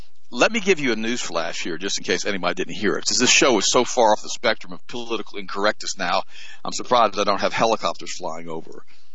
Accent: United States; Because I'm an American. I was born here. I was born here in 1955.

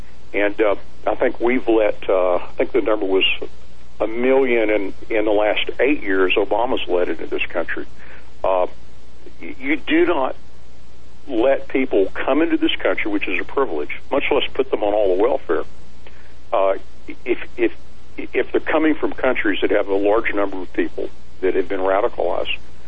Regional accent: United States; I'm an American. I'm a free moral agent.

